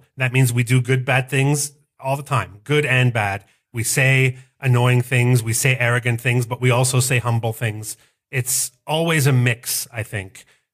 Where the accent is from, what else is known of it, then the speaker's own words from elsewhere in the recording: Canada; And of course, I'm Canadian, so I like to make French toast with maple syrup and bacon